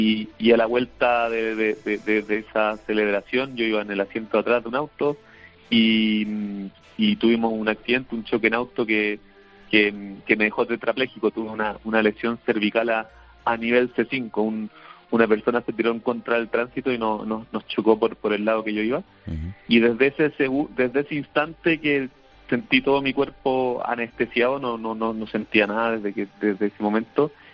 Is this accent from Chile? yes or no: yes; Santiago, Santiago Metropolitan Region, Chile; Sí, yo soy chileno y vivo en Chile, estoy acá en Santiago, 7 de la mañana acá en Chile.